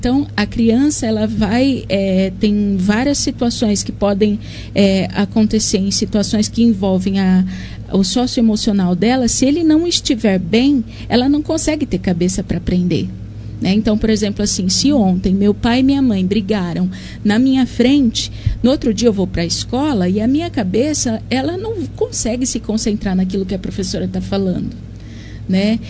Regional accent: São Paulo, Brazil; also born or lived in Japan; Eu já tenho 12 anos de profissão, mas também sou de São Paulo, morei no Japão.

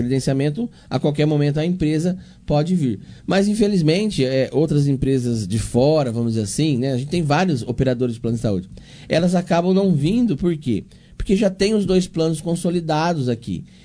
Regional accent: Monte Alto, São Paulo, Brazil; Sim, eu nasci em Monte Alto

